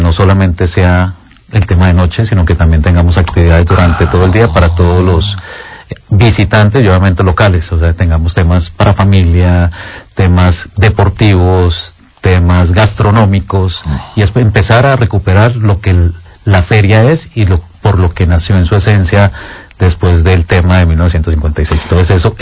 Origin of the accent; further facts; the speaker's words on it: Cali, Valle del Cauca, Colombia; Que nos sentamos orgullosos de, como caleños